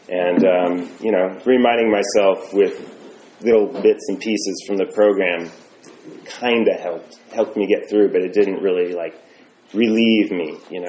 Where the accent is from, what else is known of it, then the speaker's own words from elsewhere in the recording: Oakland, California, United States; I'm originally from Oakland, and this is where I used to go to the old Rockridge Fellowship on Broadway